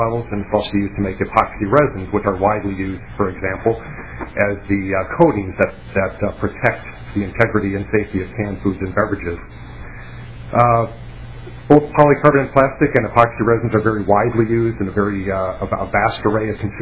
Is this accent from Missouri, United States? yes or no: no; Minnesota, United States; Although I don't live in the state now, my roots are here. I was born and raised in Minnesota, and am also a graduate of the University of Minnesota.